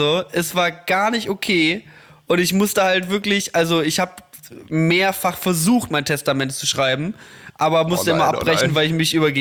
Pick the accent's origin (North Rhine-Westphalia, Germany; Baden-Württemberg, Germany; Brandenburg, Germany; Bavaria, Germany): North Rhine-Westphalia, Germany; Mettmann; Das ist halt auch das, was du machen kannst am Mettmanner Boden in meiner Heimatstadt. Da ist halt nicht viel.